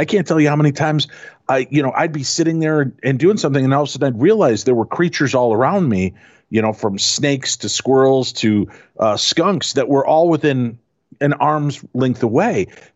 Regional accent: Chicago, Illinois, United States; I said when I grew up in Chicago, but my grandparents owned 40 acres in Alabama

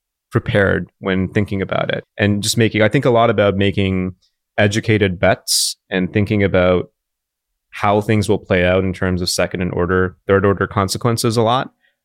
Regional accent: India; And so my situation was I grew up in India for most of my life.

